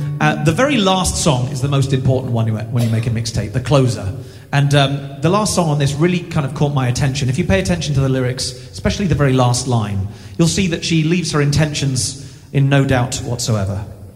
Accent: England, United Kingdom; now in Edmonton, Canada; And the truth is, I'm from England originally, but I was lured to North America by a blonde Canadian temptress who I met in Beijing, of all places.

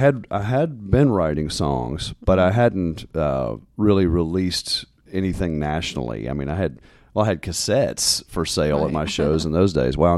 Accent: the Carolinas, United States; growing up in the Carolinas, it was a great music scene around the different cities that I was playing in the Southeast

